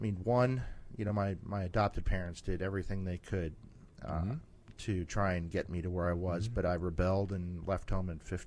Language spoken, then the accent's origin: English; Florida, United States; also born or lived in New York City; Yeah, I was born in New York City, but was raised in Florida.